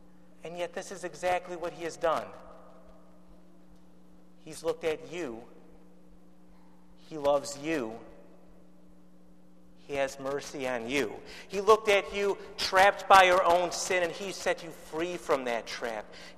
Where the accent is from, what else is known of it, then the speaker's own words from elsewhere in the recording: Chicago, Illinois, United States; And believe me, I'm from Chicago, home of Al Capone, Sam Giancana.